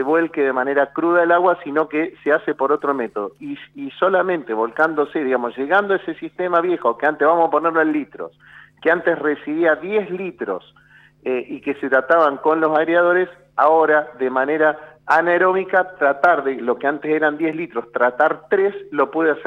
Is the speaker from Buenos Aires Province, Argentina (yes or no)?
no; San Antonio Oeste, Río Negro, Argentina; como en algunas ciudades de la provincia de Río Negro. Yo soy de San Antonio Oeste.